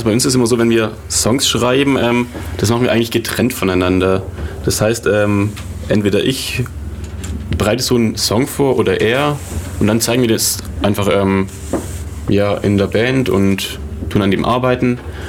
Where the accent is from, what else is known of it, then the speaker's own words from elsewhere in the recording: Kirchheim unter Teck, Baden-Württemberg, Germany; now in Ulm, Germany; Ich komme eigentlich auch hier aus dem Ländle, bei Kirchheim Tech.